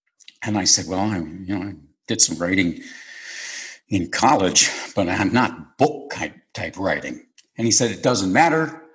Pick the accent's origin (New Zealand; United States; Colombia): United States; Michigan; Because I'm from Michigan.